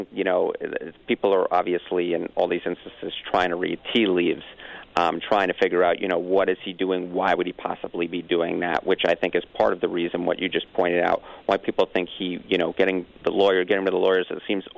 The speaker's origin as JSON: {"language": "English", "region": "New York", "country": "United States", "accent": "New York", "said": "I think he's sticking with that label as much as I stick with my New York accent."}